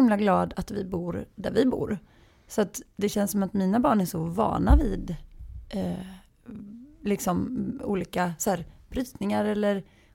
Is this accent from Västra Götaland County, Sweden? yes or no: yes; Gothenburg, Västra Götaland County, Sweden; För jag är ju uppvuxen i villa i Askim och på Näset. Och det är så här Göteborgs lite snofsigare områden.